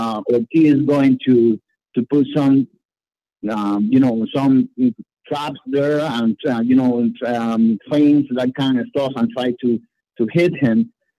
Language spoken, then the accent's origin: English; Cuba; now in Miami, United States; I'm Cuban.